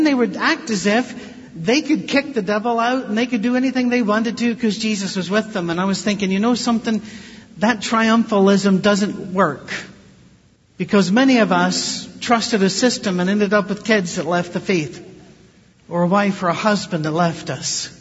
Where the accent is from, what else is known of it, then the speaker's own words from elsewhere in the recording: Detroit, Michigan, United States; And I almost said, I'm from Detroit.